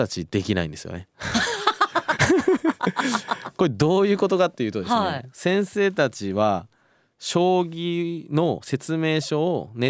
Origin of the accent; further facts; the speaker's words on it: Saga, Japan; 佐賀です。もう地元ですね。